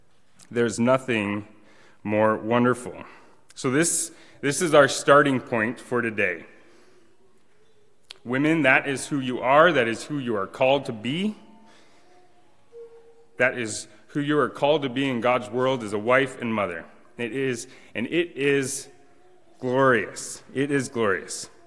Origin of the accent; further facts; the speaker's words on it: Troy, Idaho, United States; I'm actually from Troy, which is even colder than Moscow.